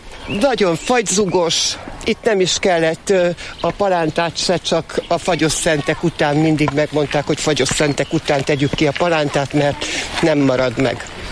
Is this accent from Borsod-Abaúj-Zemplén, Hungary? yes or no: yes; Bükkábrány, Borsod-Abaúj-Zemplén, Hungary; én Bükkábrányból jöttem, de cserépvárajai lakos voltam, édesanyám itt élt.